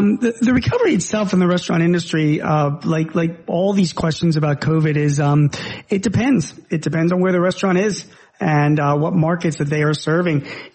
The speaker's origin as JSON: {"language": "English", "town": "Philadelphia", "region": "Pennsylvania", "country": "United States", "tie": "born or raised there", "said": "The areas, my hometown of Philadelphia, we're still 21% behind where we were in 2019."}